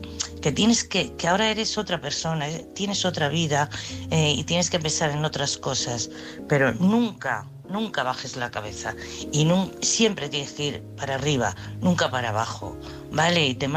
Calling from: Madrid, Community of Madrid, Spain; de Madrid.

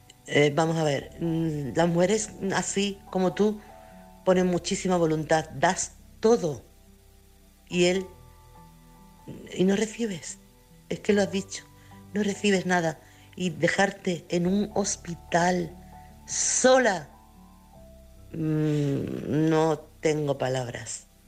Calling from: Chiclana, Andalusia, Spain; corresponsal de Chiclana.

